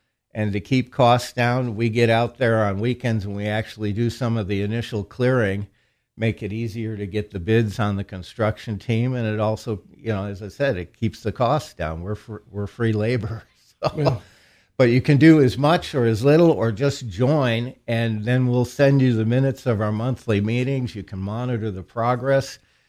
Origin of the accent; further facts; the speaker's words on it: Rockville, Indiana, United States; But you would start, say, I'm from Rockville, so we'd start at the depot in Rockville, go over the covered bridge, and then down the trail, headed due south, through Catlin, through Jessup, go through the middle of Rosedale.